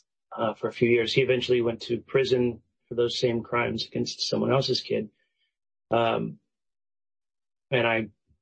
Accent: Texas, United States; So I grew up in Texas, normal kid.

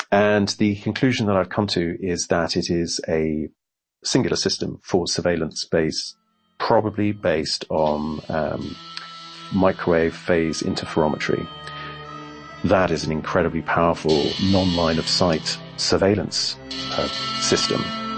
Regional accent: United Kingdom; I'm a British citizen. After graduating from Oxford University with a degree in chemistry, I went abroad for about 12 to 13 years.

